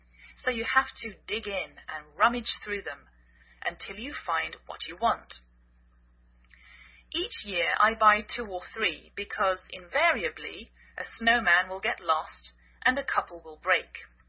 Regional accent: England, United Kingdom; now in United States

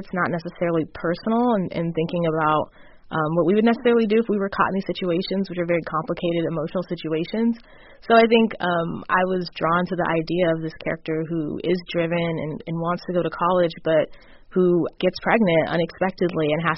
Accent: California, United States; I mean, I think it was very different. You know, I grew up in a lot of culturally diverse spaces and definitely not majority black spaces

